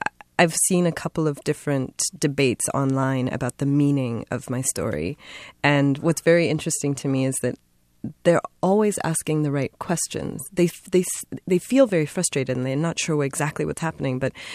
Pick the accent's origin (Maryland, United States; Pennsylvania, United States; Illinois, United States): Maryland, United States; Baltimore; All of that is true in Zambia as well, but I definitely felt it growing up in Baltimore.